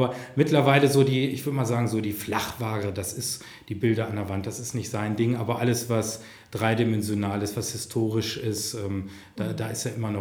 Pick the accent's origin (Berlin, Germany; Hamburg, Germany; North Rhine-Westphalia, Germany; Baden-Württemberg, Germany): North Rhine-Westphalia, Germany; Münster; gerade als Münsteraner erlaube ich mir das jetzt mal auch so ein bisschen beurteilen zu können